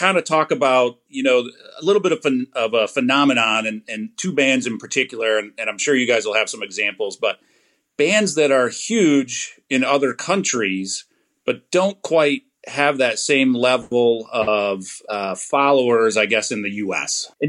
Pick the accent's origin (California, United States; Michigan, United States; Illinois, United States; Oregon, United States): Michigan, United States; Detroit; Again, growing up in Detroit, we got Canadian radio.